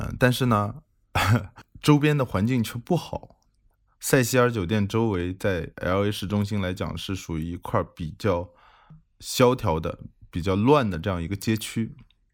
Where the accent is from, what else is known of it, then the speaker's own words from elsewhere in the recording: China; 相对来说我们中国人相对还是保守一点